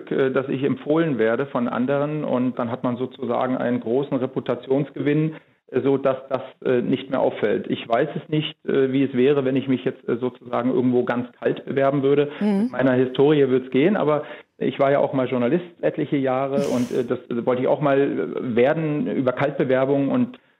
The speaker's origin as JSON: {"language": "German", "country": "Germany", "tie": "born or raised there", "said": "ich bin in der DDR groß geworden"}